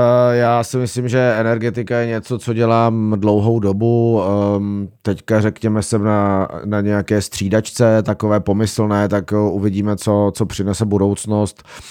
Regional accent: Prague, Czechia; Na to, že jsem Pražák a narodil jsem se v Praze

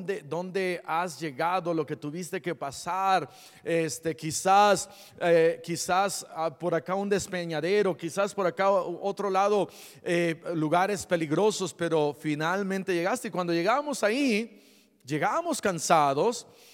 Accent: Iguala, Guerrero, Mexico; Yo crecí en Iguala, Guerrero.

